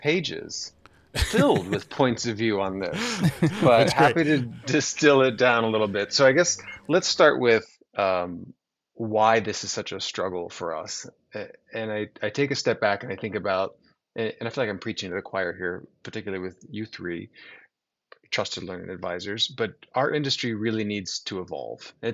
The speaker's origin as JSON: {"language": "English", "country": "United States", "lives_now": "Toronto, Canada", "said": "Unfortunately, I am not a Canadian. So I live in Toronto now, but not a Canadian. So unfortunately, you're still talking to an American."}